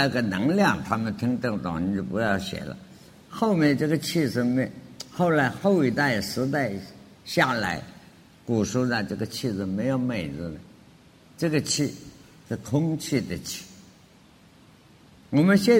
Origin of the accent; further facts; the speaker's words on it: China; 我们中国人叫气